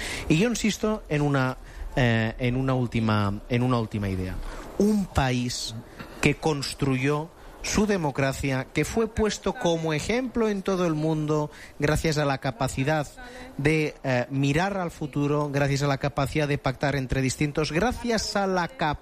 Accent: Spain; yo soy español y yo quiero mantener la unidad de España

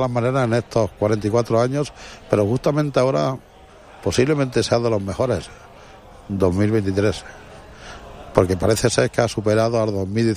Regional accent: Granada, Andalusia, Spain; now in Benidorm, Spain; Llegué de Granada hace 52 años.

